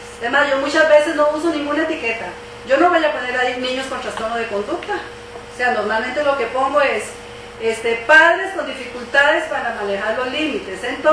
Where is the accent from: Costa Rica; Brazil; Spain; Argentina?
Costa Rica; yo soy aquí de Costa Rica, en la Escuela de Trabajo Social, tengo 30 y pico de años de trabajar